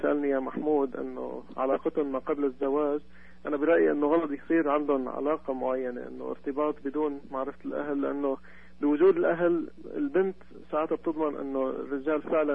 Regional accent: Syria; also born or lived in Spain / United Arab Emirates; now in Canada; أنا الأصل من سوريا.

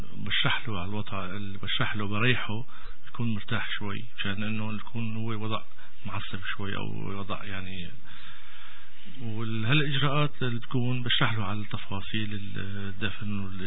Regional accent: Aleppo, Aleppo Governorate, Syria; moved away as an adult; now in Canada; من سوريا، من مدينة حلب. وصلت لكندا حوالي 4 سنوات تقريبا يعني

